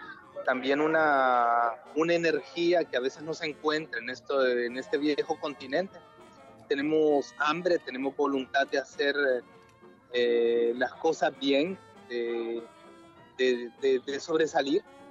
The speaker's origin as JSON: {"language": "Spanish", "town": "Tegucigalpa", "region": "Francisco Morazán", "country": "Honduras", "tie": "born there", "also_born_or_lived": "Europe / Mexico / South America", "moved": "as an adult", "said": "Yo nací en Tegucigalpa, Honduras, en 1979. He vivido prácticamente la mitad de mi vida en Honduras y la otra mitad de mi vida fuera del país, entre Europa y México y Sudamérica también."}